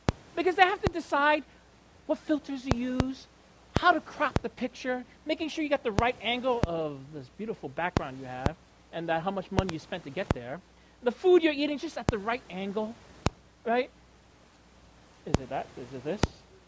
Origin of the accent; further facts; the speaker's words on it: New York, United States; I'm from New York